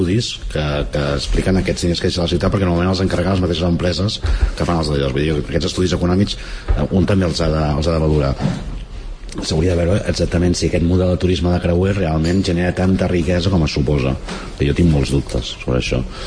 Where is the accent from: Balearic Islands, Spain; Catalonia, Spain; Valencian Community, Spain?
Catalonia, Spain; Sabadell; Jo sóc de Sabadell, sí.